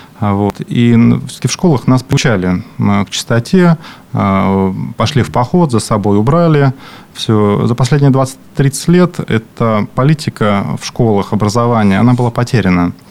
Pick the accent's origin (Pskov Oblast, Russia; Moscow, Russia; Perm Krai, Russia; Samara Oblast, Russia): Pskov Oblast, Russia; Pechory; born there; also born or lived in Tyumen / Bryansk / Yaroslavl; Я родился в Печорах Псковской области. Псковский район, нет, получается, Печорский район, прошу прощения. Вот, учился я много по стране, где родителями повозили